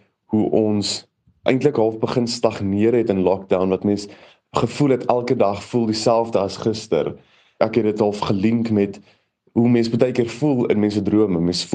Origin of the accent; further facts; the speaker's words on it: Bloemfontein, Free State, South Africa; ek bly nog my hele lewe lank hierso in Bloemfontein. Ek is nou 23 jaar oud